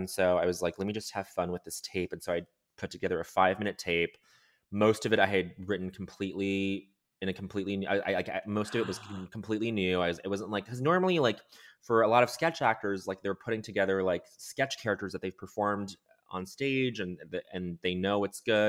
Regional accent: Denver, Colorado, United States; also born or lived in Montreal, Canada; I grew up in Denver, but I lived in Montreal.

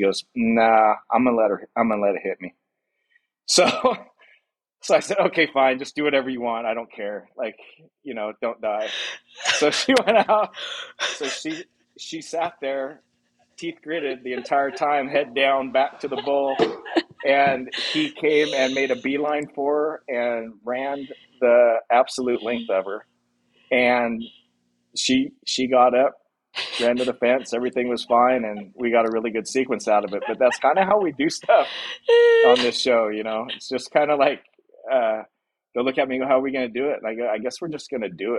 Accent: Paso Robles, California, United States; Just my background is I grew up in Paso Robles. My family, my grandfather, owned a cattle ranch outside of Paso Robles, which we still own.

